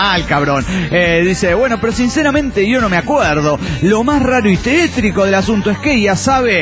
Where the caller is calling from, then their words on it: Guadalajara, Jalisco, Mexico; de Guadalajara.